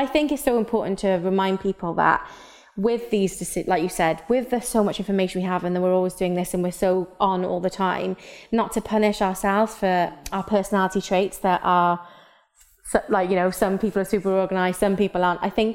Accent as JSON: {"language": "English", "region": "Wales", "country": "United Kingdom", "accent": "Welsh", "said": "my Welsh accent really come through then."}